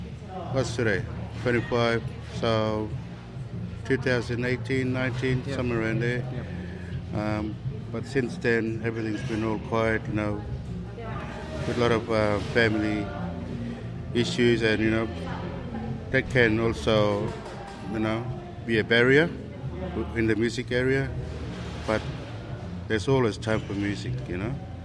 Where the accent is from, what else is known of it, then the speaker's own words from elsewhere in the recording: Baniela, Northern Territory, Australia; Garangali Band, our community, Baniela, is right on the coastal. It's right on the coast. We're not far from Groot.